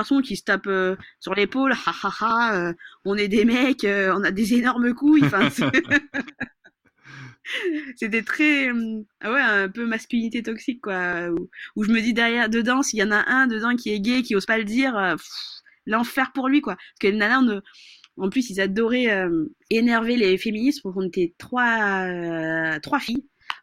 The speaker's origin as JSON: {"language": "French", "country": "Madagascar", "said": "je suis malgache"}